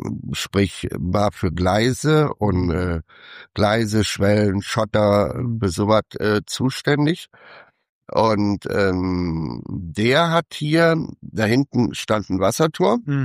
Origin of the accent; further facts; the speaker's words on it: Niederhausen, Rhineland-Palatinate, Germany; Ich weiß wo ich herkomme, aus Niederhausen